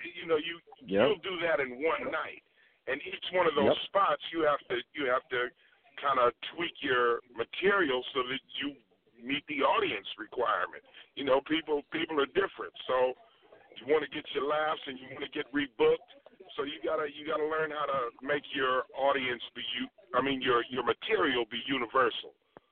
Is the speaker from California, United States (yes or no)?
yes; Los Angeles, California, United States; moved away as an adult; now in New York, United States; You know, I'm from Los Angeles. I started in Los Angeles at the Comedy Store in 92. And when I was about 10 years in, I made the big move from Los Angeles to New York